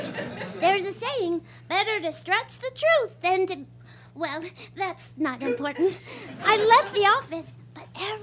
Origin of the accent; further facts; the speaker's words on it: Alaska, United States; I'm from Alaska, where it was decriminalized in the 70s, and we learned the bitter truth that the dope and the sports don't mix.